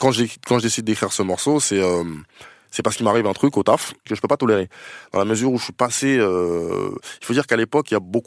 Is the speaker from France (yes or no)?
yes; Noisy, Île-de-France, France; also born or lived in Paris; J'ai grandi à Noisy. Okay. À Noisy. Je suis né à Paris, mais j'ai grandi à Noisy.